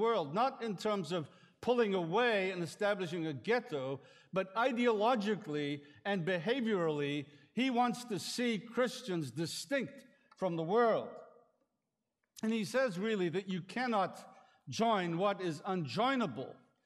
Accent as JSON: {"language": "English", "country": "United Kingdom", "said": "I'm still a British subject, by the way. You can probably tell."}